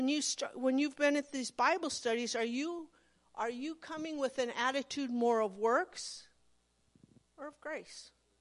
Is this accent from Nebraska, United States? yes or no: yes; Monroe, Nebraska, United States; So I'm from Monroe, down the road there. A rough little area between Platt Center and Monroe and Duncan.